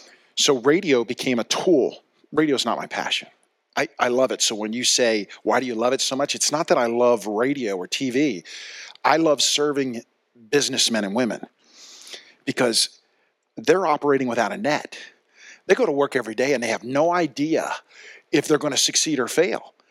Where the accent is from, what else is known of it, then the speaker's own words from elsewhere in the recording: Philadelphia, Pennsylvania, United States; now in Santa Maria, United States; Originally Philly, but now Santa Maria.